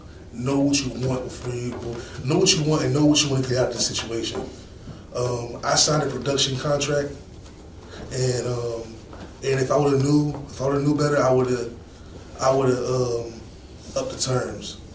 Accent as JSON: {"language": "English", "town": "Cincinnati", "region": "Ohio", "country": "United States", "tie": "born or raised there", "also_born_or_lived": "Louisville, Kentucky", "said": "So when I was a child, I used to live in Louisville, Kentucky. But I was born and raised in Cincinnati, but my daddy got married and moved to Louisville."}